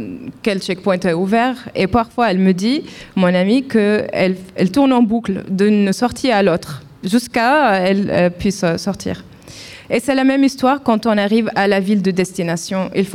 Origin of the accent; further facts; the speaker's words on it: Nablus, West Bank, Palestine; je viens de la ville de Naplouse, en Palestine.